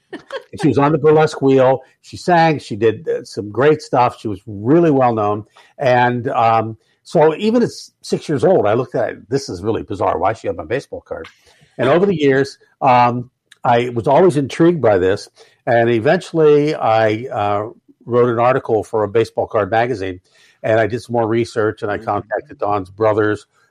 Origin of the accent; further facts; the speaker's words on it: Pittsburgh, Pennsylvania, United States; took me up to Woolworths in Pittsburgh and Mount Oliver, which was our local shopping area when I was growing up in Pittsburgh.